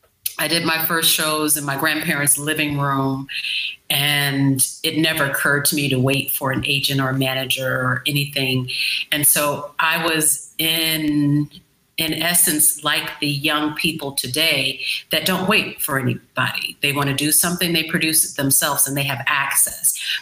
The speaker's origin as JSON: {"language": "English", "town": "Chicago", "region": "Illinois", "country": "United States", "tie": "born or raised there", "said": "I was listed with in my hometown, Chicago, Shite Town, Southside."}